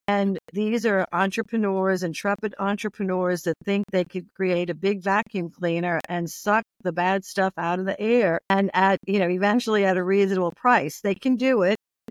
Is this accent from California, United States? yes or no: no; Louisiana, United States; I'm from Louisiana. I see the world differently.